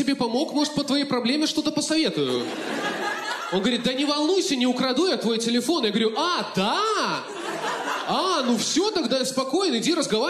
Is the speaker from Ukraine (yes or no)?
no; Belarus; now in Moscow, Russia; я белорус, живу, работаю в Москве.